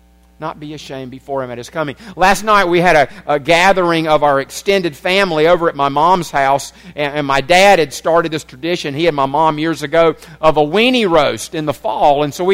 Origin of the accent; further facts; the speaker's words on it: United States; Yes, I'm an American, and yes, I'm free